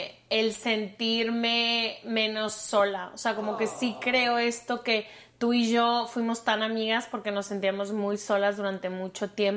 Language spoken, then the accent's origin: Spanish; Mexico; Le dije, ay, soy de México.